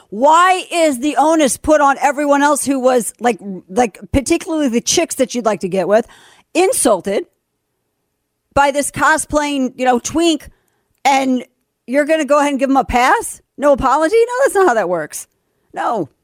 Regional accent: Missouri, United States; now in Texas; Apparently I'm from Missouri and now we're in Texas.

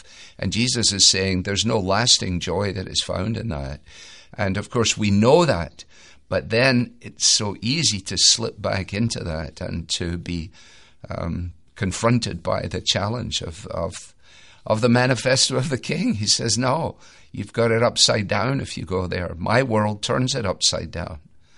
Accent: Scotland, United Kingdom; I say that as a Scot.

